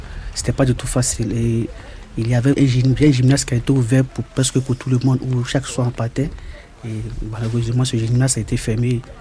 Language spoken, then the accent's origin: French; Côte d’Ivoire; J'ai 16 ans, je viens de la Côte d'Ivoire.